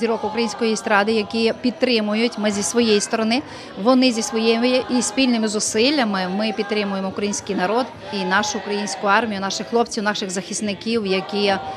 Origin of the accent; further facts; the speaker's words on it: Chernivtsi, Chernivtsi Oblast, Ukraine; Я з Буковини, Чернівці. Буковина – це в основному православні.